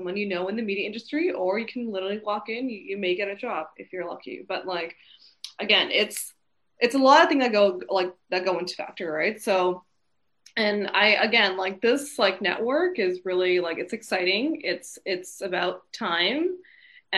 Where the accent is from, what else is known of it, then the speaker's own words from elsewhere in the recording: Abbotsford, British Columbia, Canada; where I'm from, Vancouver, yes, but like Abbotsford, so I'm originally from Abbotsford. It's 45 minutes away from Vancouver.